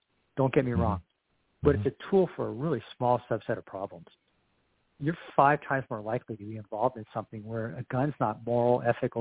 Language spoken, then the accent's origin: English; Whitefish, Montana, United States; Yeah, so we're from Whitefish, Montana, kind of Flathead Valley, like northwestern Montana.